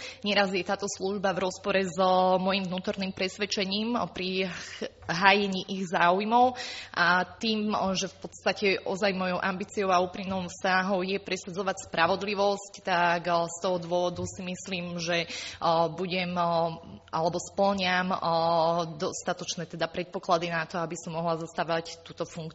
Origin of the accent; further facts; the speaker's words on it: Nitra, Nitra Region, Slovakia; pochádzam z Nitry.